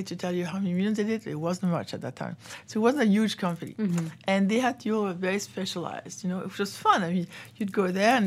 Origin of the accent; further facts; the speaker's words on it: Paris, Île-de-France, France; English is a second language; In Paris.